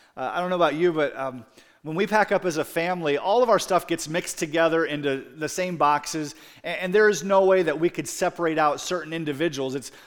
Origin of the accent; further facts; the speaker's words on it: Iowa, United States; Our pastor, our senior pastor, was from Michigan, and I was from Iowa.